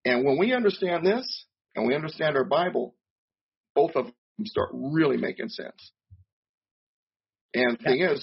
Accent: Long Beach, California, United States; I grew up in North Long Beach, near South Compton. For those of you in Southern California, you know the area.

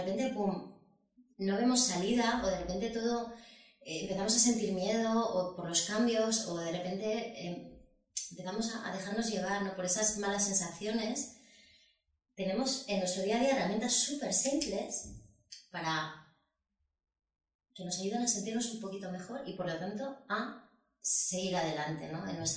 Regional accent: Spain; born there; mis padres son marroquíes, bueno, yo también me considero marroquí, aunque nací en España, siento que, bueno, son unas raíces pues muy fuertes, ¿no? Y entonces tengo mucha familia repartida por Europa

